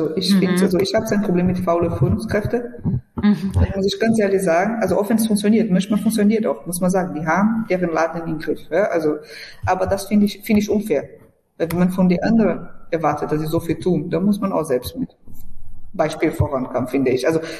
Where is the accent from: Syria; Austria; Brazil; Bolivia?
Brazil; German is a second language; moved away as an adult; now in Germany; ich bin in Brasilien geboren, bin nach Deutschland als Erwachsener gekommen, habe ich mit 23 Jahre alt guten Tag gelernt